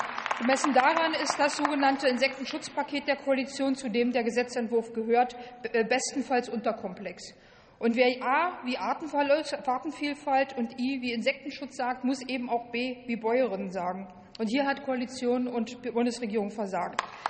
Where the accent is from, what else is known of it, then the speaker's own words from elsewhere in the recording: Brandenburg, Germany; In Brandenburg zum Beispiel, wo ich herkomme